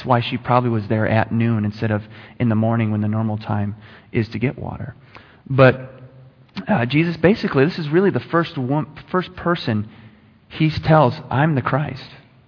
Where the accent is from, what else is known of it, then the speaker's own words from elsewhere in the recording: Dallas, Texas, United States; now in Arizona, United States; So, hope you can understand my accent. You guys can, right? I'm from Dallas, so Texas.